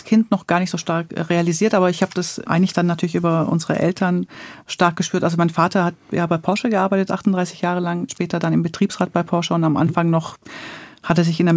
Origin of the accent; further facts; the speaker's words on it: Münchingen, Baden-Württemberg, Germany; also born or lived in Stuttgart; Also ich bin gar nicht wirklich in Stuttgart aufgewachsen, sondern erst in Münchingen. Das ist bei Korntal. Ich bin in Korntal aufs Gymnasium gegangen. Das ist ein richtiges kleines Dorf. Und dann in Stammheim.